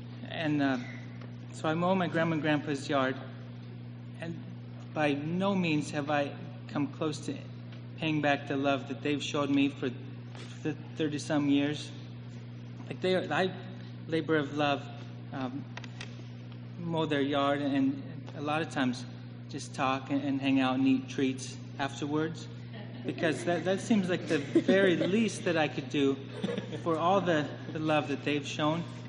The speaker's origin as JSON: {"language": "English", "town": "Oskaloosa", "region": "Iowa", "country": "United States", "tie": "born or raised there", "said": "since moving back to my hometown, Oskaloosa, I live just down the street from my grandma and grandpa"}